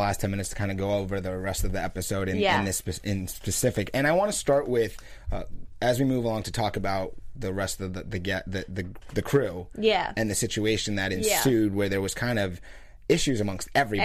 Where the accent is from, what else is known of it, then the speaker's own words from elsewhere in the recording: Florida, United States; I grew up in South Florida.